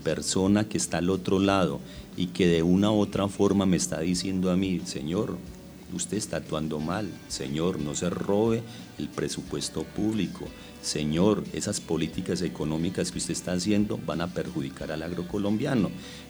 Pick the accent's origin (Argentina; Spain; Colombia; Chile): Colombia; si nosotros como colombianos queremos aportar a la paz